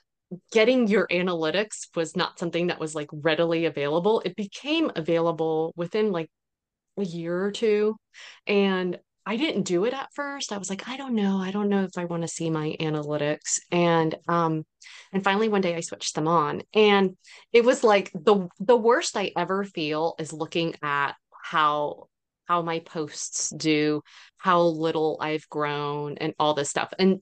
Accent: United States; So I am Cuban American, and so I have really developed this love of like Cuban literature.

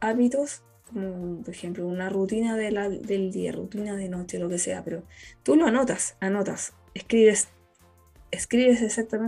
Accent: Antofagasta, Chile; now in Santiago, Chile; Más encima soy del norte de Chile, que es más caluroso y más rico. De Antofagasta

